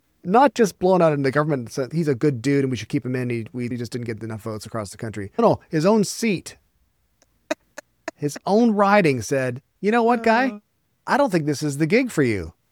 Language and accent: English; Canada; But yeah, I think that as a Canadian.